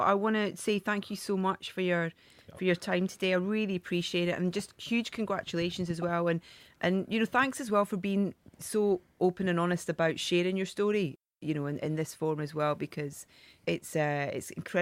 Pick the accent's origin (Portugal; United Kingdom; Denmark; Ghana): United Kingdom; Scotland; I'm Scottish